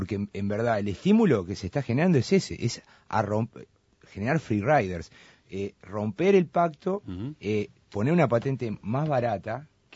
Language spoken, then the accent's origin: Spanish; Uruguay; me da vergüenza como uruguayo que estemos discutiendo hace 25 años